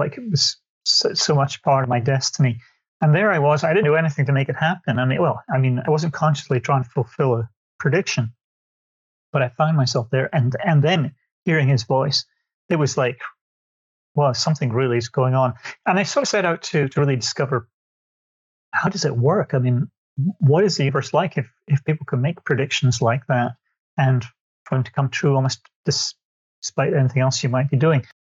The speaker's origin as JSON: {"language": "English", "region": "Scotland", "country": "United Kingdom", "also_born_or_lived": "London", "moved": "as an adult", "lives_now": "United States", "said": "I used to live in the UK. I was from Scotland, and I lived in London for 15 years."}